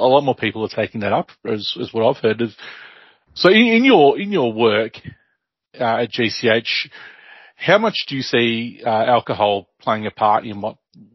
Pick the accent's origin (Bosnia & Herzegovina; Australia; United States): Australia; one of two Australian born people in the place and the only male.